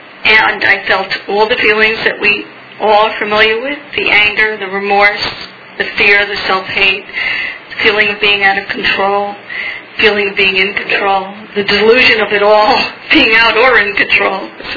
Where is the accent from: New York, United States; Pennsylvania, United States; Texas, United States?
New York, United States; moved away as an adult; I'm from New York, and I moved here in 1999 to pursue a dream to be a screenwriter